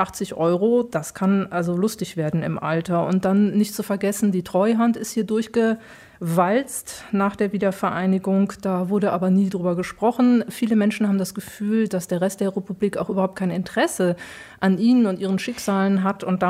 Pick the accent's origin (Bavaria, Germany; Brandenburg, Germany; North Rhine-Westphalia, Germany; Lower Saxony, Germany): Brandenburg, Germany; dass man sich als Ostdeutscher auch noch emotional abgehängt fühlt.